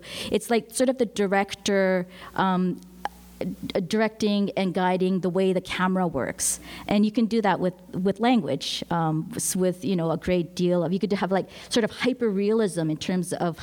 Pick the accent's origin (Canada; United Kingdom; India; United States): Canada; Western Canada; I was in my 20s and, you know, growing up in Western Canada on colonized lands.